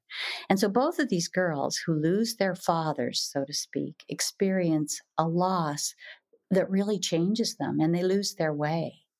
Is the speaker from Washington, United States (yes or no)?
yes; Washington, United States; But I was raised on the Olympic Peninsula by a pioneer family.